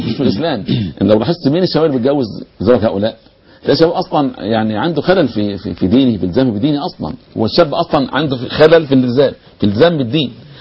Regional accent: Egypt; مع ارتفاع تكاليف الزواج عندنا في مصر

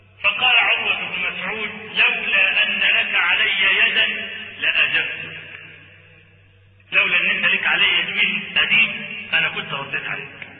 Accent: Upper Egypt, Egypt

